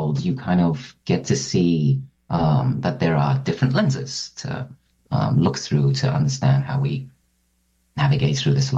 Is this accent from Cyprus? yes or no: yes; Cyprus; when I was growing up in Cyprus, there was a bit of a movement brewing that was advocating for Greek Cypriot to be recognized as its own language.